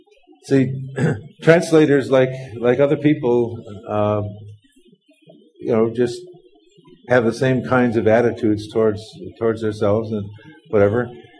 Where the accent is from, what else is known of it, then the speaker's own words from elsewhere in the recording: Los Angeles, California, United States; We're from Los Angeles, and we're more likely to see a streetlight than the moon.